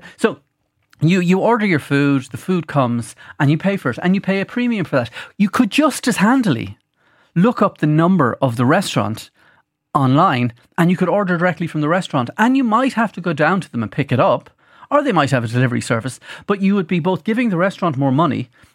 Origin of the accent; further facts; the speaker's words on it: Ireland; as Irish people, we instinctively don't trust the pickers in Tesco's, Dunnes